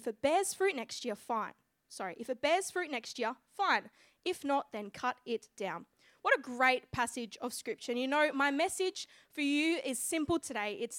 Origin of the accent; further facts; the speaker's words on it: Mandurah, Western Australia, Australia; born there; I'm 21 years old. I was born in Mandurah.